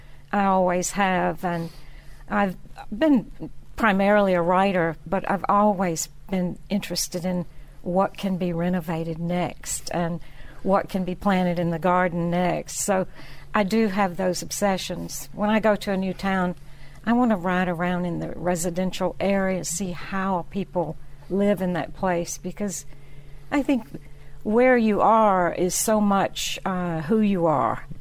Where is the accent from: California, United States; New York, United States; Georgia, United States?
Georgia, United States; Fitzgerald; If you've spent a lot of time in Tuscany, I think you begin to realize how much the life in Tuscany resembles the life that I knew growing up in Geo